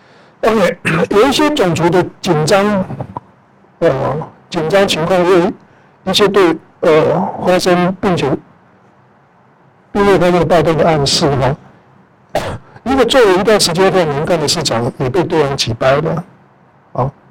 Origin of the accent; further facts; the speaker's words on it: United States; 因为我们作为美国人好像没那么骄傲了哈。